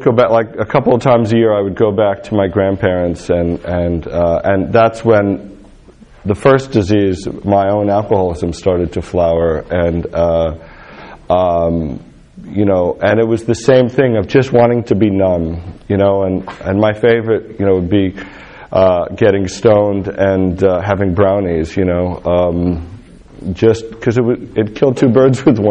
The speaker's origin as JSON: {"language": "English", "region": "New York", "country": "United States", "tie": "born or raised there", "also_born_or_lived": "Europe / Greece", "said": "I grew up in New York, partially in New York and partly in Europe, to an alcoholic mother."}